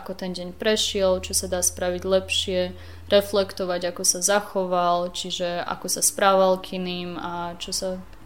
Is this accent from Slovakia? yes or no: no; Bački Petrovec, Vojvodina, Serbia; Aj tým, že som z Petrovca